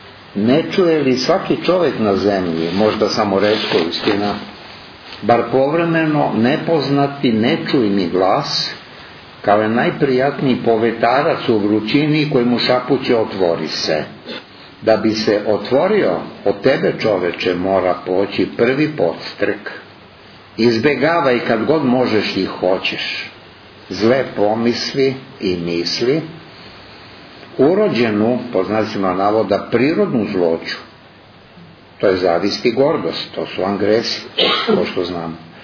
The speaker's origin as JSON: {"language": "Serbian", "country": "Serbia", "tie": "born there", "said": "pa Bog nas je u Srbiji dao da se rodimo. Mi smo se svi rodili u Srbiji, naravno, i među vama ovde."}